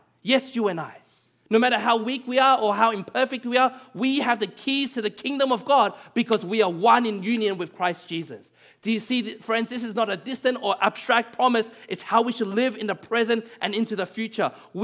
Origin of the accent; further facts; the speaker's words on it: Melbourne, Victoria, Australia; I grew up in Melbourne all 27 years of my life. I know the place inside out